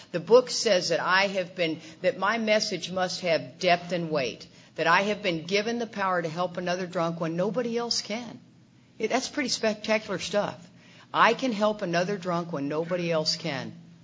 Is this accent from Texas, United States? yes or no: yes; Texas, United States; I didn't say I was from the South. I'm from Texas. How difficult is that? It's Texas. Texas is Texas.